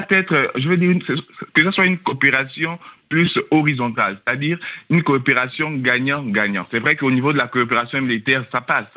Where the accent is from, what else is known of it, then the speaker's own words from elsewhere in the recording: Gabon; Non, pas du tout, parce que tout comme la Côte d'Ivoire, le Gabon possède l'une des dernières bases.